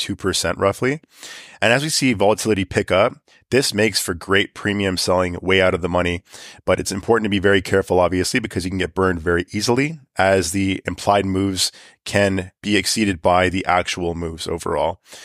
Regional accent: Canada; I mean, looking at USD CAD right now is kind of interesting, given that I'm a Canadian.

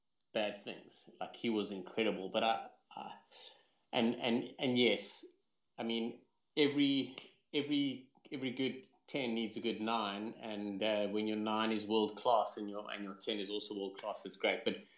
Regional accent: South Africa; I'm South African

